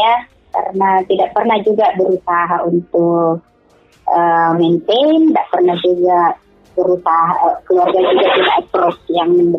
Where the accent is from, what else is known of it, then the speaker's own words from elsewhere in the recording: Bone, South Sulawesi, Indonesia; Oh saya kebetulan orang Bugis pak, saya ya sebenarnya dari Bone saja.